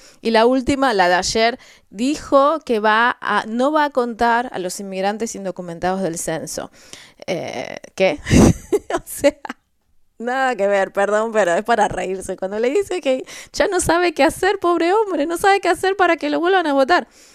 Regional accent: Argentina; yo tengo mi país de origen es Argentina, pero soy ciudadana.

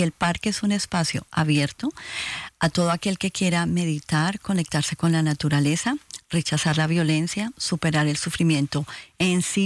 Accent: Colombia; yo soy colombiana y Colombia es un país que ha vivido en guerra por más de 50 años

